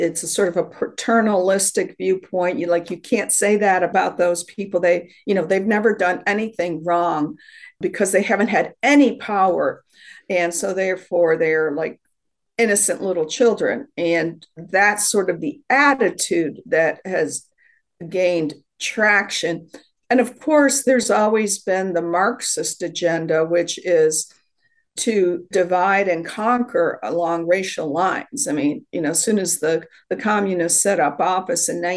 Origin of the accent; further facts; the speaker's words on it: the North, United States; I grew up in the North, and, you know, it was the bad Southerners who had slaves